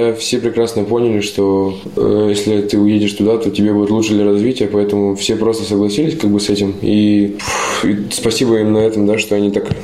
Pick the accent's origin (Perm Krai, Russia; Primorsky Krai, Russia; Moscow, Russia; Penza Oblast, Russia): Perm Krai, Russia; Perm; also born or lived in Kungur; Но родился я в Перми, и думаю, что я скорее пермяк, но начинал в Кунгуре